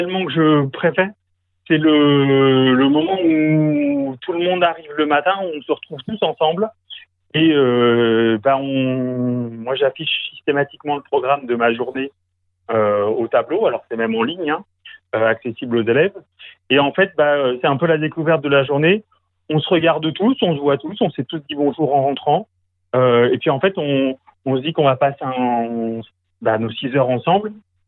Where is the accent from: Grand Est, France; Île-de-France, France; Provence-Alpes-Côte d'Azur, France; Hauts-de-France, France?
Île-de-France, France; Paris; born there; je suis parisien de naissance. Je suis... Enfin, voilà, mais j'ai toujours été à Paris de tout petit.